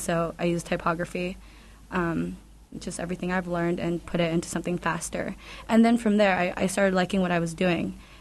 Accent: Juneau, Alaska, United States; I've had shows in Las Vegas and while I was in school, but it's pretty cool to do it here in my hometown.

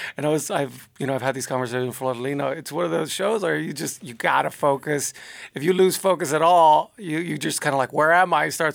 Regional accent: Texas, United States; Like in Texas, I grew up in Texas, about 10 minutes away from the Mexican border, really close.

